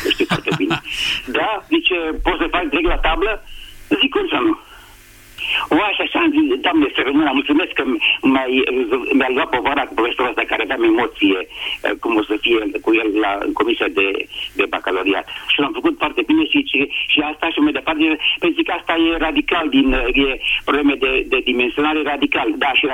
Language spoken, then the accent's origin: Romanian; Oradea, Bihor County, Romania; now in Bucharest, Romania; și sunt din Oradea, stau în București.